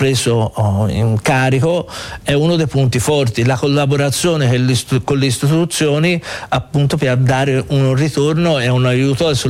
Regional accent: Florence, Tuscany, Italy; Io fiorentino da sempre, per me Firenze è tutto.

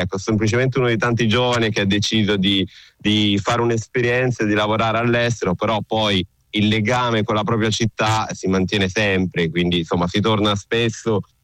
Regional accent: Prato, Tuscany, Italy; moved away as an adult; sono nato e cresciuto a Prato, ecco, su questo non scherziamo, quindi no, ecco, proprio per questo non mi sento un alieno, perché alla fine io ho vissuto la mia vita a Prato

